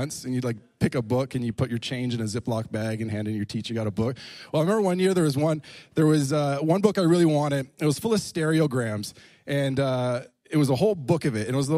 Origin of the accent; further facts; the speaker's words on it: South West England, United Kingdom; I was born and raised in Cornwall